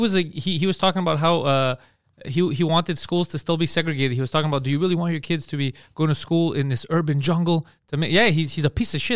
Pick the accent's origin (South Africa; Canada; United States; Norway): Canada; I'm Canadian.